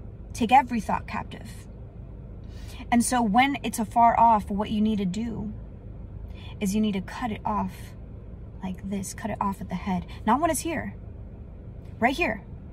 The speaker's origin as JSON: {"language": "English", "town": "Miami", "region": "Florida", "country": "United States", "said": "because I'm from Miami, so people say, like, you know, I can throw hands"}